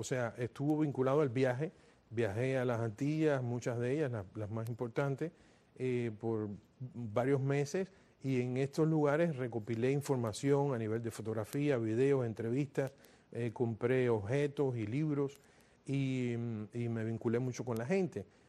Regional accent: Cuba; also born or lived in Paris, France; now in United States; yo, cuando salí de Cuba, me fui a Europa y viví durante más de una década en París.

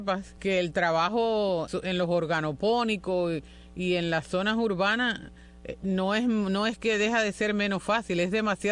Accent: Cuba; nosotros los cubanos

